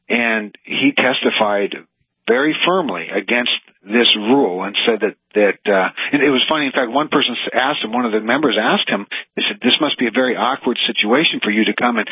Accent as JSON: {"language": "English", "town": "Kindred", "region": "North Dakota", "country": "United States", "tie": "born or raised there", "said": "And never in my life, growing up in Kindred, North Dakota, did I think we'd have a president that would declare war on my daddy's job"}